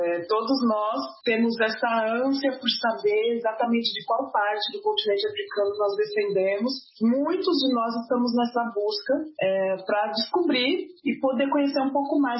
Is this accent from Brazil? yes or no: yes; Brazil; born there; Eu sou brasileira, né? Sou descendente africano, mas nasci no Brasil.